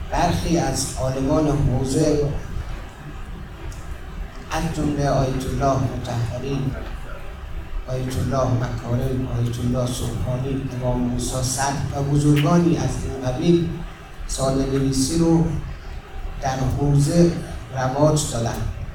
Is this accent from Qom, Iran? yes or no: yes; Qom, Iran; بنده اهل قم هستم، محله باخبنده، همون محله‌ای که